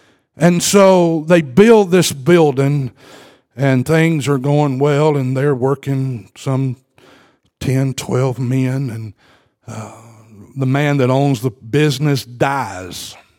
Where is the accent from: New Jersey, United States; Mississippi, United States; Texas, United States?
Mississippi, United States; Now, I'm from Mississippi originally.